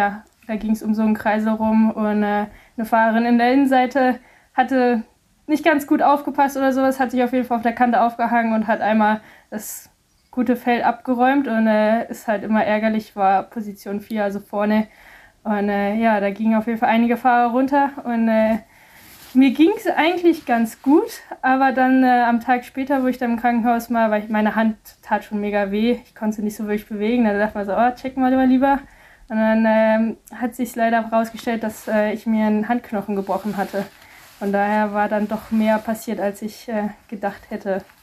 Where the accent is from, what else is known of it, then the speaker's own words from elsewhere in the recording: Mettmann, North Rhine-Westphalia, Germany; Das Sauerland ist ja gar nicht weit weg von wo ich herkomme in Mettmann.